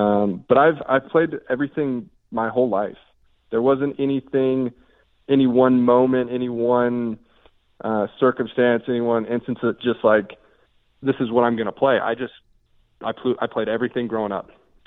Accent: Reno, Nevada, United States; Been around a lot. But I was born and raised in Reno, Nevada. I was the oldest of three.

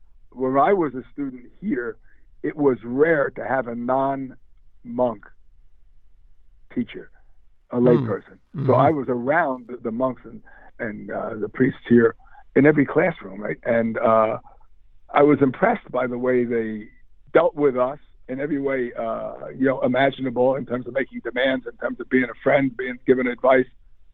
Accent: Woodbridge, United States; I grew up in Woodbridge, right? So it was about a 20-minute train ride south.

